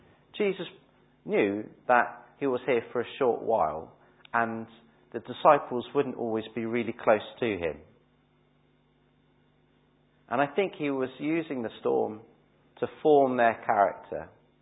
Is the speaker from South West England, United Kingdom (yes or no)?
yes; South West England, United Kingdom; accent: Cornish; I've saved you from my Cornish accent.